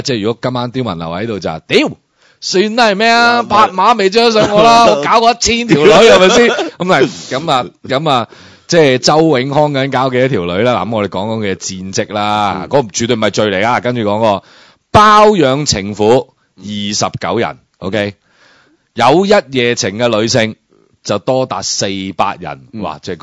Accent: Guangdong, China; 咁或者我哋广东人咧就冇乜文化嘅

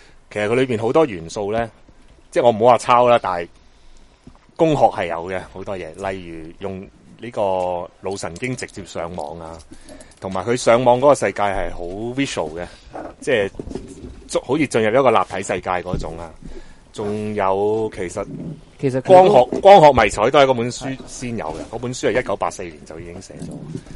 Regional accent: Hong Kong; 其實我哋香港人係特別容易 get 到 Cyberpunk 呢樣嘢。

